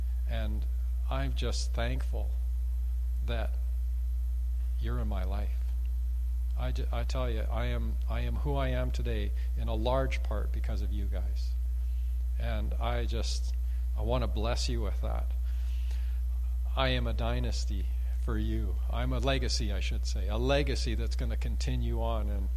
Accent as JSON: {"language": "English", "town": "Fort St. James", "region": "British Columbia", "country": "Canada", "tie": "born or raised there", "said": "Growing up, when we went to I moved from Fort St. James. My dad was a pastor there."}